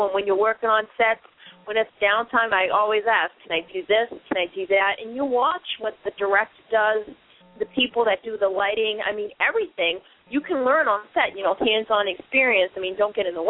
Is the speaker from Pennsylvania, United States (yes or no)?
no; Boston, Massachusetts, United States; And I'll never forget where I come from. I come from Boston